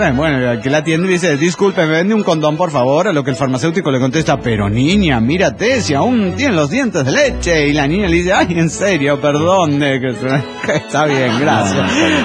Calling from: Chiapa de Corzo, Chiapas, Mexico; de Chiapa de Corzo, México.

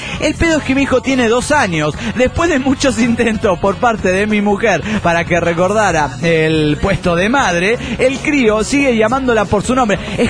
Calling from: Cancún, Quintana Roo, Mexico; de Cancún, Quintana Roo.

